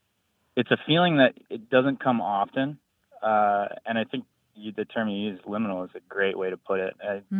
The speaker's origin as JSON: {"language": "English", "town": "Madison", "region": "Wisconsin", "country": "United States", "said": "I'm from Madison, Wisconsin."}